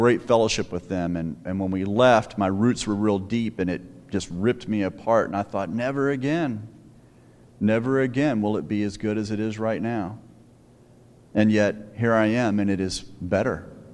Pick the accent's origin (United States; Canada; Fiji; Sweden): United States; the South; And I'm from the South. I didn't even know what curling was.